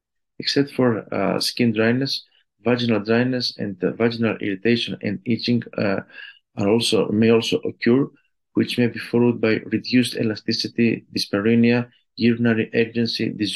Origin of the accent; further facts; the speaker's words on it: Greece; I am an endocrinologist from Greece